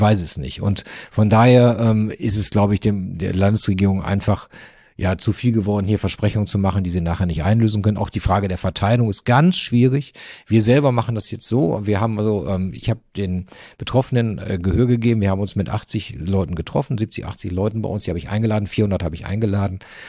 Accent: North Rhine-Westphalia, Germany; ich bin ja ein Kind des Ruhrgebiets

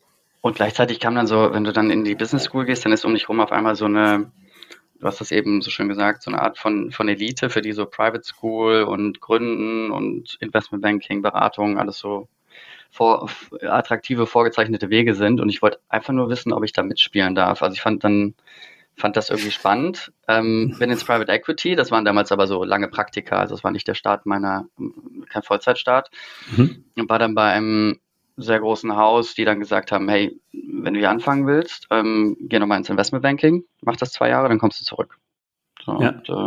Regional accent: Cologne, North Rhine-Westphalia, Germany; Ich komme aus Köln

